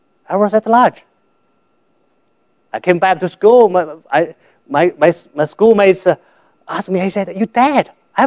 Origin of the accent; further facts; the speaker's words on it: China; moved away; I came from China, the other side of this planet. My parents were beggars. They begged for over 600 miles. Finally settled in the most poor country village.